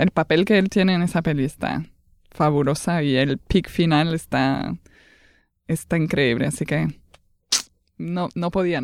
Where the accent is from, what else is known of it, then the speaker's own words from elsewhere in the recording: northern France, France; puede ser que porque vengo del norte de Francia al lado de Bélgica, que ese mundo de la agricultura y ese mundo de Bélgica oscuro lo conozco